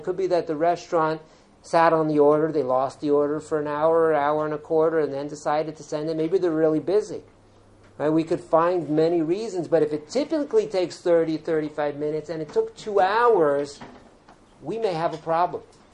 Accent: United States; I'm from the United States. I know the United States.

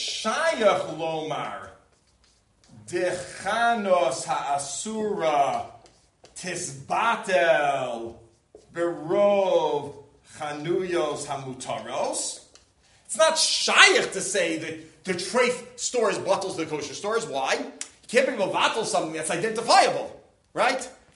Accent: United States; now in Israel; I'm an American in Israel who thinks everything's kosher.

